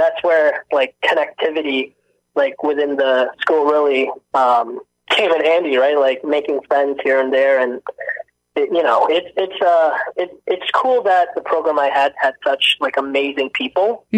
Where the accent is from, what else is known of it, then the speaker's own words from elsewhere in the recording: Brampton, Ontario, Canada; also born or lived in Montreal; now in Hamilton, Canada; Born in Montreal. And then I grew up in Brampton.